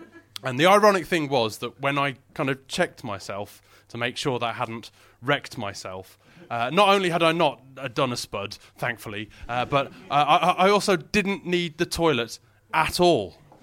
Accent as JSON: {"language": "English", "town": "Wolverhampton", "region": "West Midlands", "country": "United Kingdom", "said": "I'm from Wolverhampton."}